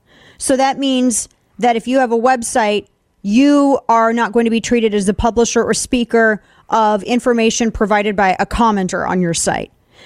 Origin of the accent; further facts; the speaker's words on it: Missouri, United States; Well, that's Senator Josh Hawley from Missouri, my home state of Missouri.